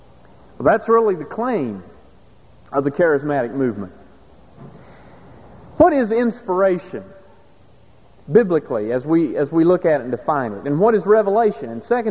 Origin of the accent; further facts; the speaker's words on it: West Virginia, United States; Or many of my friends where I grew up in West Virginia used to call it being slain in the Spirit.